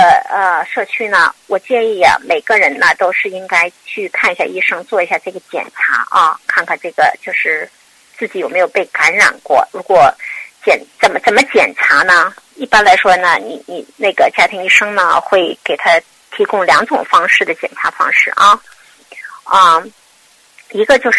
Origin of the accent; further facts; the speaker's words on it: China; 我们中国人好像都打了那个就是肺结核